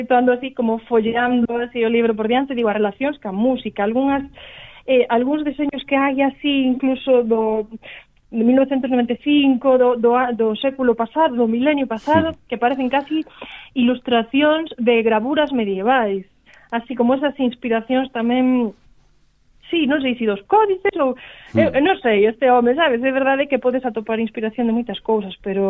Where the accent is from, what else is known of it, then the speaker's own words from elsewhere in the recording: Galicia, Spain; sobre todo pois na miña zona que eu son do Barbanza, ali temos moitísimas casas con escudos de cereas